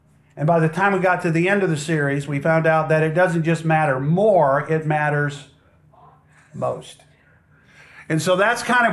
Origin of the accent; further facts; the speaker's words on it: McAllen, Texas, United States; My dad ran a hospital there, so I grew up in McAllen, Texas.